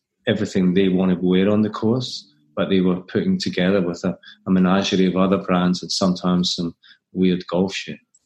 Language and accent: English; Scotland, United Kingdom; like you said. Thank you. Nice to see you. And I'm a Scottish guy